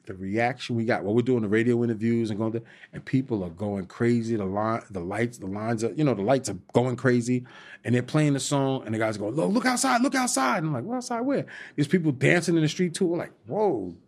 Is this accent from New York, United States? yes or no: yes; Long Island, New York, United States; I said, I'm a kid from Long Island.